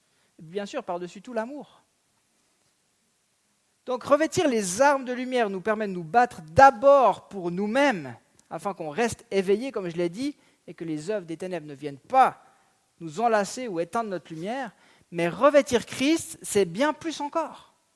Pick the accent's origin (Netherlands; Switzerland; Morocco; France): Switzerland; Je suis suisse.